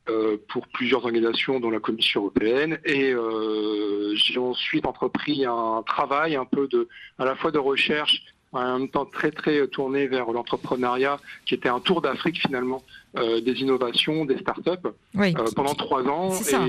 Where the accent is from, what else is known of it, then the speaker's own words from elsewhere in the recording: Le Havre, Normandy, France; also born or lived in Amiens; now in Marseille, France; Donc je suis français, né en France, d'origine algérienne. Mes parents sont venus de Kabylie dans les années 70 pour s'installer au Havre. Et j'ai grandi au Havre. J'ai aussi grandi à Amiens.